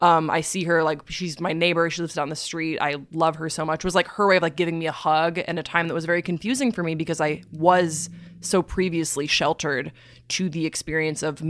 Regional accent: Waterloo, Wallonia, Belgium; I grew up in Waterloo, Belgium. So I grew up overseas

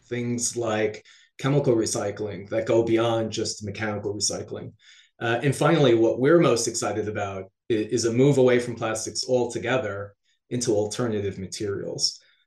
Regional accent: Connecticut, United States; So here in the U.S. and in my hometown of Connecticut now, we just raised the redemption rate from 5 cents to 10 cents.

